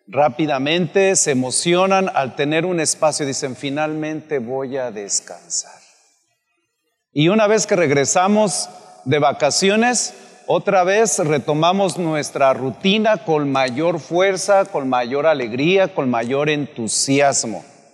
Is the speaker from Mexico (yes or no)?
yes; Guanajuato, Mexico; No se crea, soy de Guanajuato, no la traigo contra ellos